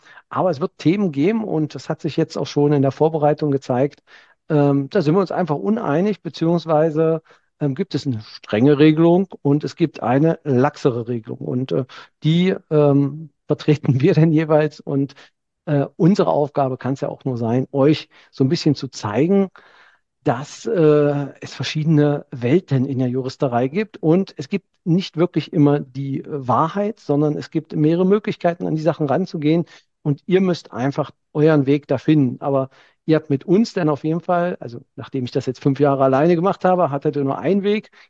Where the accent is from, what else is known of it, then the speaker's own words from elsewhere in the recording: East Germany, Germany; born there; Ich komme ja gebürtig auch aus dem Osten der Republik.